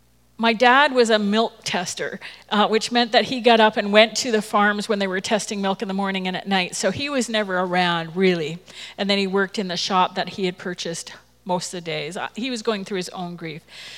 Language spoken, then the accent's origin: English; Toronto, Ontario, Canada; born there; I was born in Toronto and baptized into the United Church.